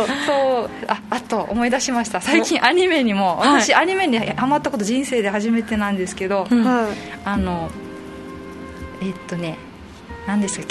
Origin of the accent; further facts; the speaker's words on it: Tomigusuku, Okinawa, Japan; 私は沖縄県豊見城出身で、なんと今職場も豊見城市内という、豊見城にすごく縁がある、年齢はまあ、40運歳として